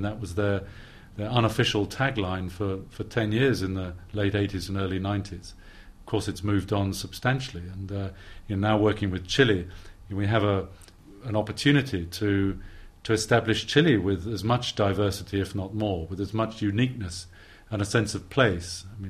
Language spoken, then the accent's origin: English; England, United Kingdom; I'm an Englishman.